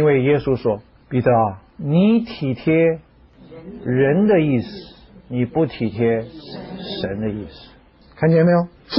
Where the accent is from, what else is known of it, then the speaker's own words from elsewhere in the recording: Shandong, China; 我们山东人不这么简单的。